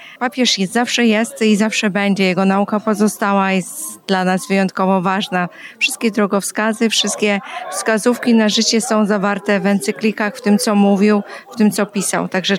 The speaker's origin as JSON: {"language": "Polish", "town": "Kraków", "region": "Lesser Poland", "country": "Poland", "tie": "born or raised there", "moved": "yes", "lives_now": "New York, United States", "said": "pochodzę z Krakowa i był pasterzem biskupem krakowskim, więc jako młoda osoba, dziecko, spotykałam go na mszach w Krakowie"}